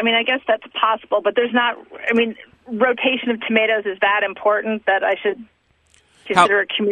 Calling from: Princeton, New Jersey, United States; I'm calling from Princeton, New Jersey, and have a question about how to place my tomatoes.

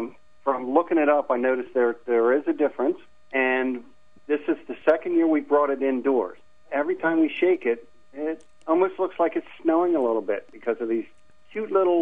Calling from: Newark, Delaware, United States; I'm calling from Newark, Delaware.

